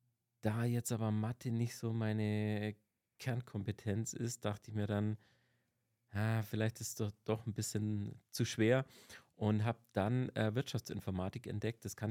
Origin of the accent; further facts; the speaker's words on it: Nördlingen, Bavaria, Germany; born there; also born or lived in Augsburg; mittlerweile 40 Jahre alt, geboren im schönen Nördlingen und hier dann in Augsburg den Bachelor und den Master absolviert.